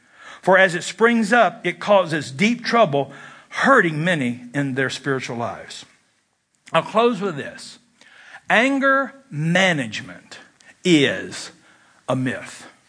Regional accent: Kentucky, United States; I did smoke, though I was 11 years old, and I'm from Kentucky, where smoking is indeed a spiritual gift.

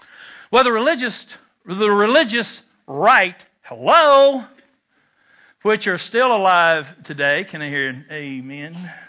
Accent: Kentucky, United States; Now, see, I'm from Kentucky, where smoking is a spiritual gift.

